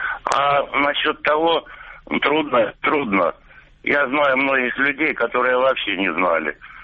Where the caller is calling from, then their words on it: Luhansk Oblast, Ukraine; Здравствуйте … Луганщина.